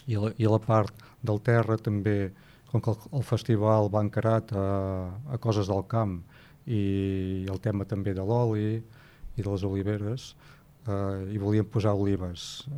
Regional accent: Torroella de Montgrí, Catalonia, Spain; Jo sóc de Torroella, sóc fill d'un mas d'en Cap a la Gola

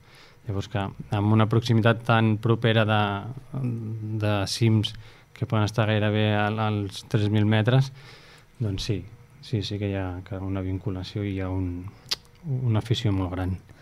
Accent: Barcelona, Catalonia, Spain; En el meu cas vinc de Barcelona fa 23 anys ja que he vist.

